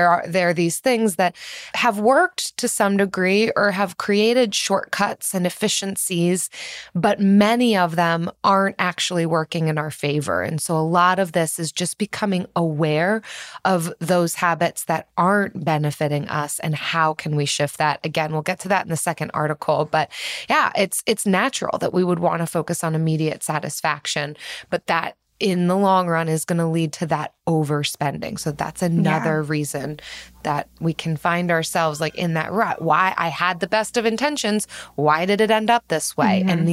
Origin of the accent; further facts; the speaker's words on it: Philadelphia, Pennsylvania, United States; I'm from Philadelphia